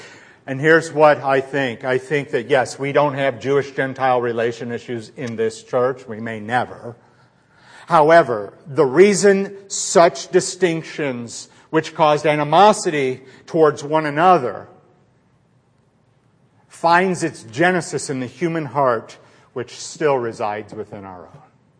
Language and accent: English; Scotland, United Kingdom; I came from Scotland